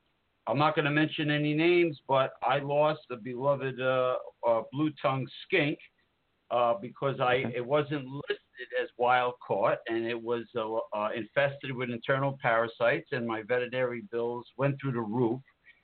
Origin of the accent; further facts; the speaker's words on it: New Jersey, United States; I'm from northeastern New Jersey